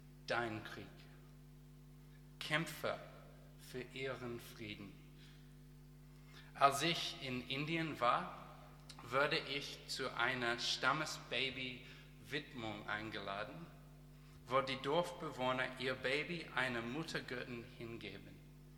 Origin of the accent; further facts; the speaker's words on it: Australia; German is a second language; ich komme aus Australien.